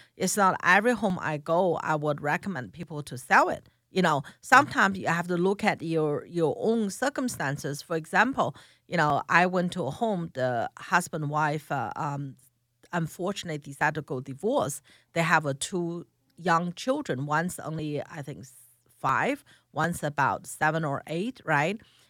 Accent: China; At that time, I come from China. We only have one room for the family of four, only one room, small room.

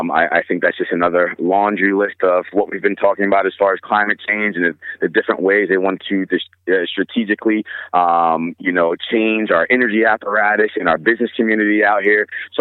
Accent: New Jersey, United States; but we're from Jersey. So we just go, man.

